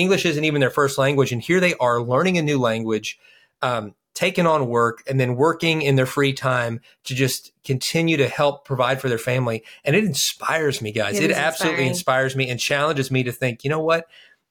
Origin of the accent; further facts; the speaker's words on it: Kentucky, United States; We're from Kentucky